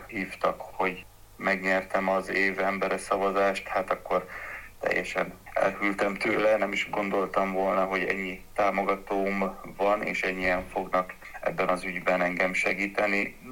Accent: Miskolc, Borsod-Abaúj-Zemplén, Hungary; Ugye én az Avason nőttem fel Miskolcon

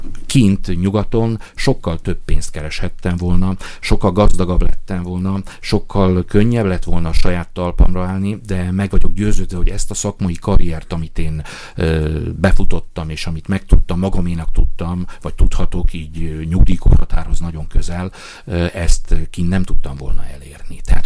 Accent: Romania; moved away; also born or lived in France; Tehát én azt mondtam, hogy én magyarként Magyarországon szeretnék élni, akkor ha Romániából el akartam jönni, akkor Franciaországból is el akarok jönni

